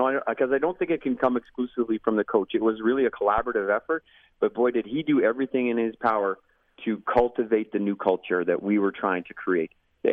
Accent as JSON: {"language": "English", "country": "Canada", "said": "as a Canadian kid, you come in and your jaw drops."}